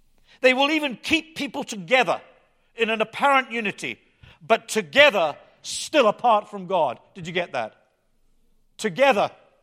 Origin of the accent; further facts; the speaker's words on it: United Kingdom; accent: British; I was considered a little suspect, first of all because of my British accent.